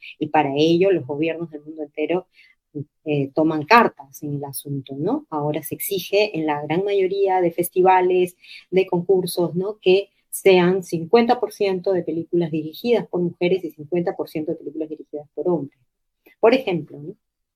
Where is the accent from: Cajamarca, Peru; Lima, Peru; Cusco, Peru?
Lima, Peru; tenemos que concursar todos los que somos de Lima y los regionales